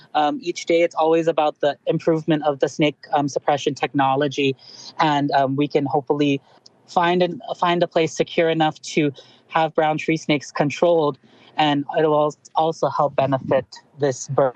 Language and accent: English; Guam; growing up on Guam, I didn't know what a Guam kingfisher or a Guam rail were